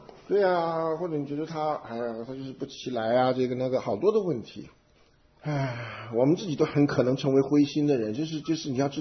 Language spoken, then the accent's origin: Chinese; China; 因为我们中国人不太有这样的文化